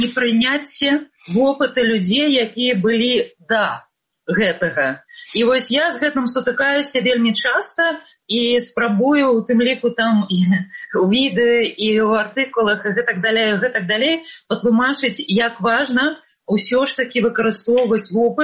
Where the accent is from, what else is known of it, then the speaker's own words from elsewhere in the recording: Vitebsk, Vitebsk Region, Belarus; now in Vilnius, Lithuania; Я приехала из Витебска